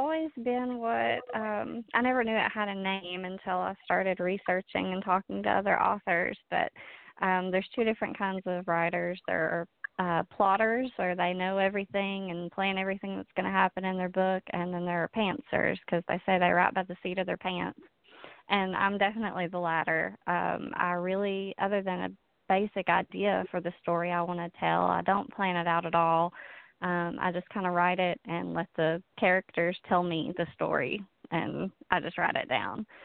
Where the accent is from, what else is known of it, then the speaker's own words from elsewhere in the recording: Pownall, Virginia, United States; Well, you know, I grew up here in Pownall, Virginia, and there's, you know, so many stories and old wives' tales